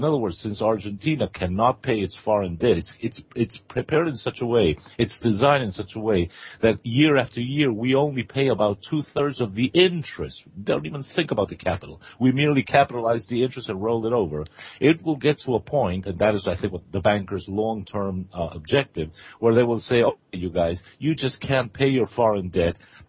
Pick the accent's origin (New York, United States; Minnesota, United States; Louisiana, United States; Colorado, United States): New York, United States; I was brought up in New York.